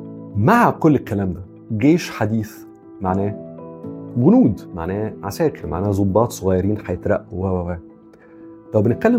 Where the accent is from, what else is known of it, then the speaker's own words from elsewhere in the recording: Egypt; لكن هو رأيه أصلا فينا كمصريين لم يكن أعظم رأيه